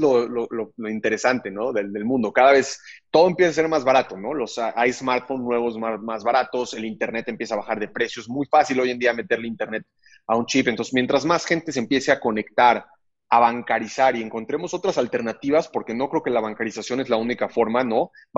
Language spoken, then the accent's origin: Spanish; Mexico; falta un poco que como mexicanos estemos en un proceso mucho más grande de bancarización